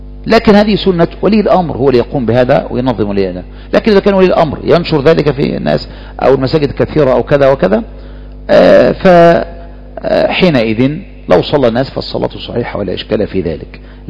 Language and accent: Arabic; Egypt; إنما احنا عندنا في مصر هنا مساجد الجماعة هي مساجد الجمعة تقريبا.